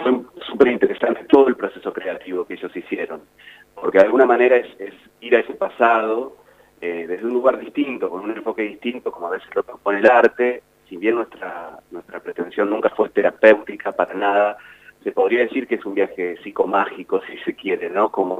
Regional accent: Carmen de Patagones, Buenos Aires Province, Argentina; me volví a Buenos Aires, yo soy oriundo también de Carmen de Patagones, nacido y criado allá.

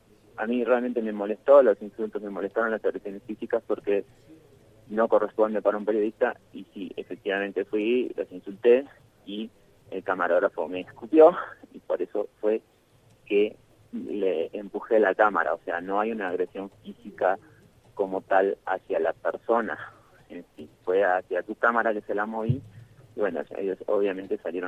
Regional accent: Argentina; now in Bolivia; soy argentino, pero vivo en Bolivia

